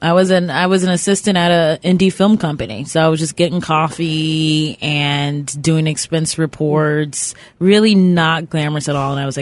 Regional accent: Cleveland, Ohio, United States; Yeah, so I'm from Cleveland. All my family's back there.

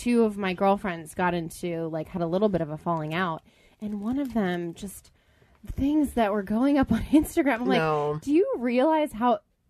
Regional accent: Atlanta, Georgia, United States; And they shot it in my hometown.

